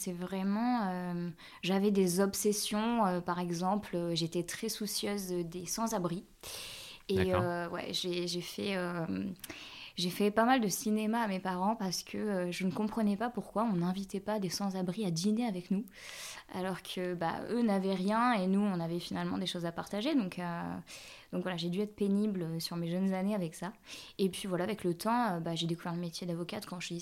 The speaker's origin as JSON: {"language": "French", "town": "Arnac-Pompadour", "region": "Nouvelle-Aquitaine", "country": "France", "tie": "born or raised there", "said": "Alors, j'ai grandi en province, en Corrèze pour être exact."}